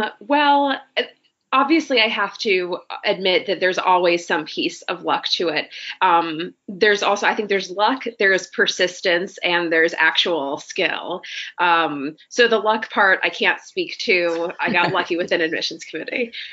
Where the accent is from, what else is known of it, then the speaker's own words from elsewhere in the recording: Boston, Massachusetts, United States; growing up, I'm from the Boston area. I went to school and had religious study courses and had a high school teacher who really inspired me.